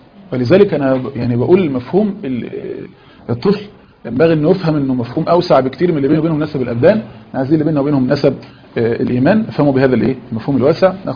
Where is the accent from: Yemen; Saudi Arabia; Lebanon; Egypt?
Egypt; ما تقوليليش الازهر عندنا في مصر، ما تقوليليش مش عارف الجامعه الاسلاميه مش عارف في السعوديه